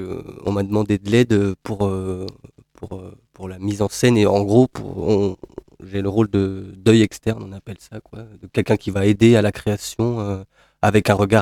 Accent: Nantes, Pays de la Loire, France; ça va faire 3 ans que je suis revenu dans ma ville natale à Nantes.

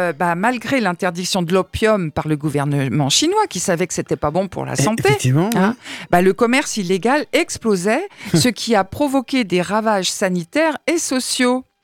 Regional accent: France; Puis nous, en tant que Français, on s'en est un petit peu mêlés aussi.

